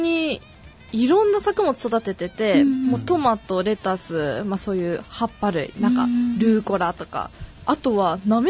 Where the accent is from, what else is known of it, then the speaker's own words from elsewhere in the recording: Fukuoka, Japan; 福岡から来たのが私だけで、うん、みんなから驚かれたんですよ